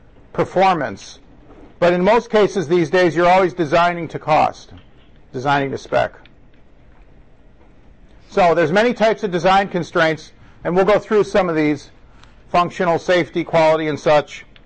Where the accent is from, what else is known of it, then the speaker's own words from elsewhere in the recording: Chicago, Illinois, United States; I come from Chicago, so I kind of follow the news.